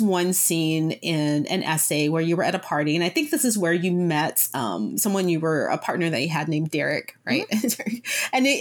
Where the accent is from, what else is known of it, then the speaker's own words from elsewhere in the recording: the South, United States; I'm from the South. I grew up in the South. And a lot of Black people in the South are very, you know, particular about their nails